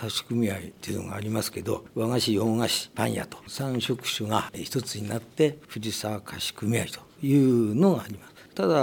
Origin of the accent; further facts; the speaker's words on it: Fujisawa, Kanagawa, Japan; 藤沢で生まれ育って中学高校全部その藤沢の学校出ましたんで、本当にねその先輩後輩というのがねすごくある。